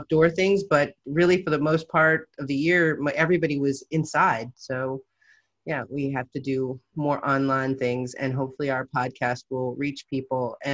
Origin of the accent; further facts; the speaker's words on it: Ohio, United States; I vote in Florida, but I grew up in Ohio, in Southern Ohio, which is at the border of Kentucky.